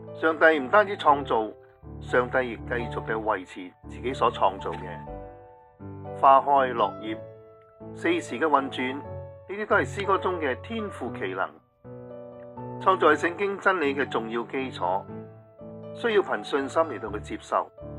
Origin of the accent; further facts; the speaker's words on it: Hong Kong; 我是生于香港，长于香港，细小而有奇妙的国际都会，